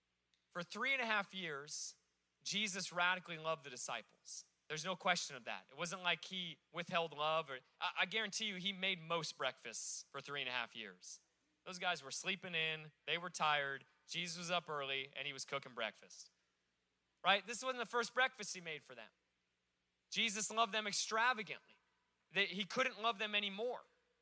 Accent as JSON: {"language": "English", "region": "Alaska", "country": "United States", "said": "I grew up, I worked on commercial fishing boats. I'm from Alaska."}